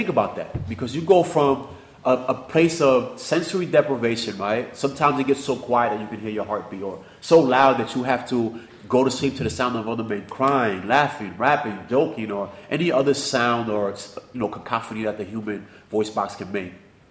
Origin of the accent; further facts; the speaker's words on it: New York City, New York, United States; and I'm from New York City, so most people are released directly into 42nd Street, Times Square.